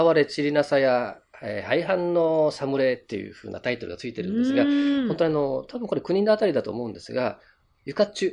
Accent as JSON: {"language": "Japanese", "town": "Naha", "region": "Okinawa", "country": "Japan", "tie": "born or raised there", "said": "私はもう那覇生まれ那覇育ちなので非常に愛着のあるお祭りなんですけれども"}